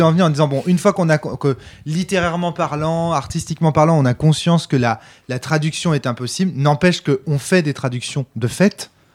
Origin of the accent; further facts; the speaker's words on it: France; tu vois, je ne suis pas américain. Il y a un américain qui écrit des livres pour des américains. Je suis français